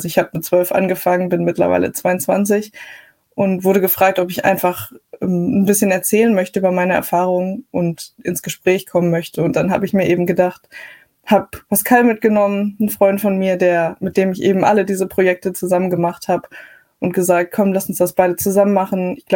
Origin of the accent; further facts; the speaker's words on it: Bochum, North Rhine-Westphalia, Germany; ich bin 22 Jahre alt und ich komme aus Bochum.